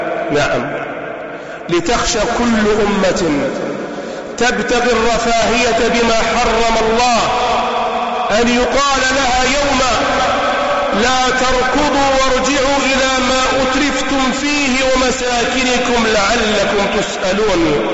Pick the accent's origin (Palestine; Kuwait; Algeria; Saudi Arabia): Saudi Arabia; نحن في بلادنا المملكة العربية السعودية